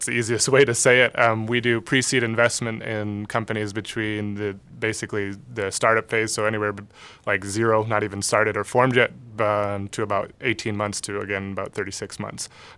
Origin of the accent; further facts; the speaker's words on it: Bath, South West England, United Kingdom; Yep, I'm from Bath originally.